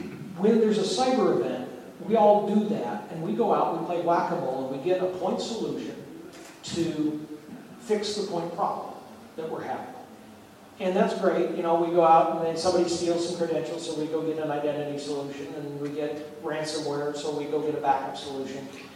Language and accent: English; Colorado, United States; I'm from Colorado, and so let's pretend we're going to go make a Western.